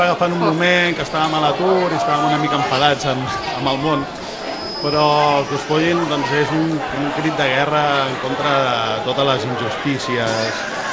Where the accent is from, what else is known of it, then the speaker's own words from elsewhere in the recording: Tiana, Catalonia, Spain; No, nosaltres som de Tiana.